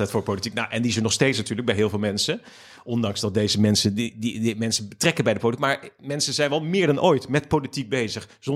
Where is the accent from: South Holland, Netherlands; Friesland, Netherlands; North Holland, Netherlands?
South Holland, Netherlands; Capelle aan de IJssel; Ik ben opgegroeid in Capelle aan de IJssel. Veel in die soort die randen van Rotterdam.